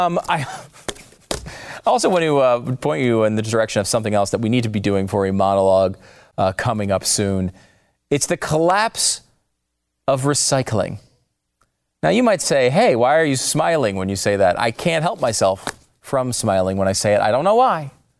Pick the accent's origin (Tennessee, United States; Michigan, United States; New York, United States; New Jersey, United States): New York, United States; born there; Now, I can say that as a New Yorker. I was born in New York.